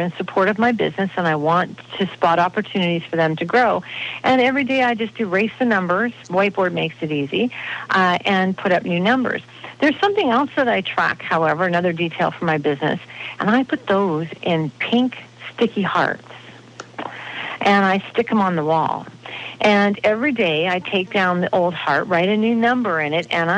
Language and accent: English; Canada; I'm from Canada, you can tell.